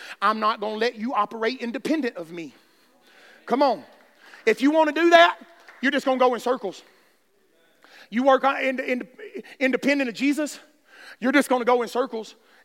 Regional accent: Alabama, United States; I don't need country directions. And I'm from Alabama.

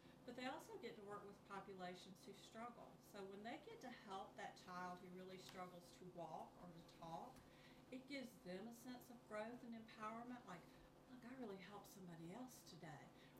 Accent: Georgia, United States; I'm not originally from Effingham County. I'm more from Middle Georgia, but this was closer.

